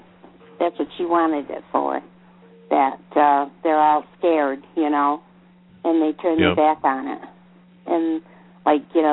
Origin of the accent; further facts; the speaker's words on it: the South, United States; And we're from the South.